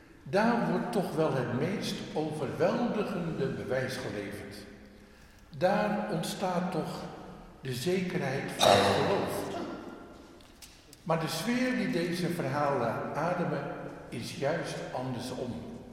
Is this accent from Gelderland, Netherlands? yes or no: no; Aalsmeer, North Holland, Netherlands; Zoals bij ons in Aalsmeer, waar heel veel families dezelfde achternaam hebben.